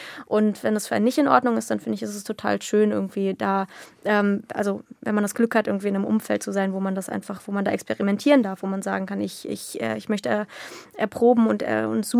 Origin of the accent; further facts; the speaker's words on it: Baden-Württemberg, Germany; also born or lived in Jena; Also wir sind umgezogen, da war ich 6 oder 7. So. Also ich bin in Jena geboren, habe da dann eben meine frühe Kindheit verbracht und dann sind wir aber nach Baden-Württemberg an Bodensee. Ah. Region Bodensee. Also nicht an den Bodensee, sondern Region Bodensee gezogen.